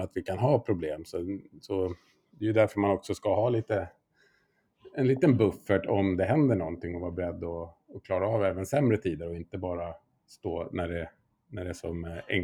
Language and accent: Swedish; Sweden; som svensk är man ju lite naivt inställd till just faran med laviner